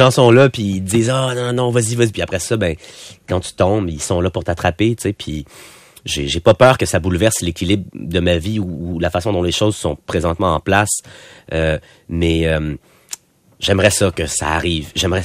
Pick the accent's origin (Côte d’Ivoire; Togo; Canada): Canada; Quebec; now in Montreal, Canada; moi, je m'installe à Montréal, puis je suis québécois, puis j'ai pas des grandes ambitions de déménager à Hollywood ou Paris.